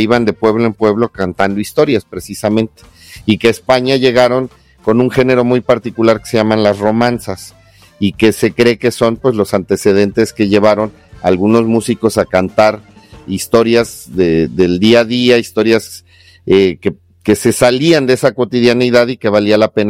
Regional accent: Mexico; Obviamente nosotros como mexicanos lo vivimos como si fuese absolutamente propio

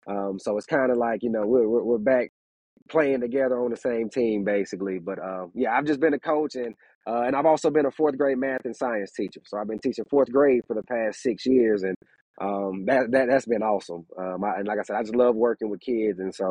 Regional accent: Carrollton, Georgia, United States; Now I'm back in Carrollton, my hometown, and I've been the receivers coach for the past, I think, 4 years at the high school level.

